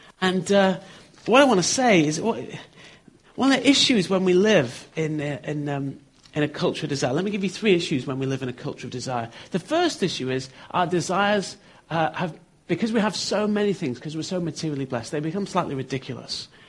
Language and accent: English; Bury, North West England, United Kingdom; now in London, United Kingdom; I have been down in London, but originally I'm from Bury in Manchester.